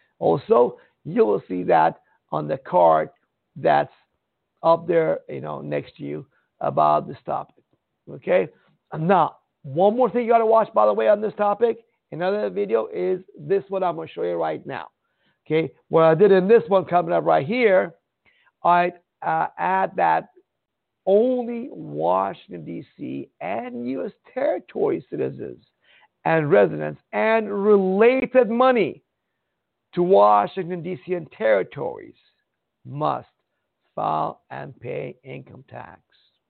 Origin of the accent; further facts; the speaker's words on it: Iran; now in United States; I come from Iran. You're born in America, right? Well, when I came to America, I thought America was a free country.